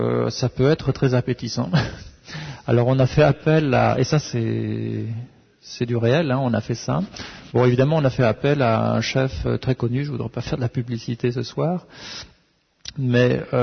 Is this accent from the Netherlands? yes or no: yes; Netherlands; Je viens des Pays-Bas, c'est assez différent par rapport à la France.